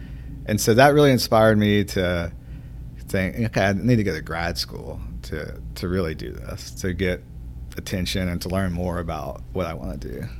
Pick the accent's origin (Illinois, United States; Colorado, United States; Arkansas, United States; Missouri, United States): Arkansas, United States; Junction City; also born or lived in Ruston, United States; Well, I was raised in Junction City, Arkansas, and around my junior year, I lived in Ruston and went back and forth from Ruston to Junction City for school.